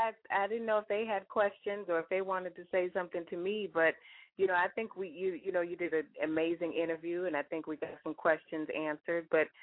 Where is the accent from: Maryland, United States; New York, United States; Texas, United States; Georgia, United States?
New York, United States; I'm from New York, so I see there's a lot of amazing things to see on the streets of New York